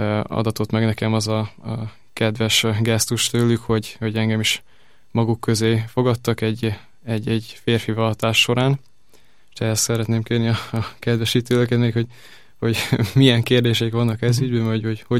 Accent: Berehove, Zakarpattia Oblast, Ukraine; also born or lived in Pécs; now in Budapest, Hungary; Kárpátaljáról érkeztem, azon belül is Beregszászról, és egy rövid tanulmányi időszak után felköltöztem Pécsre

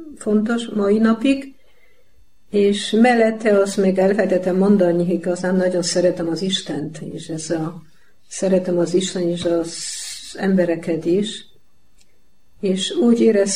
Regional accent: Poland; born there; Hungarian is a second language

